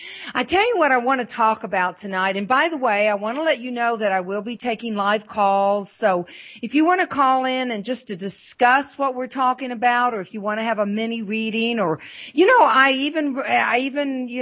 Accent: the South, United States; now in North Georgia, United States; And I'm from the South. My family's from Mississippi.

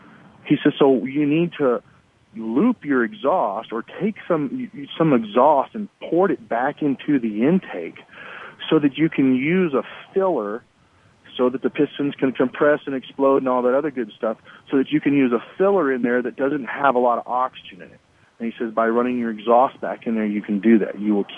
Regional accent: Texas, United States; I'm from Texas. I probably can't get it any simpler than that.

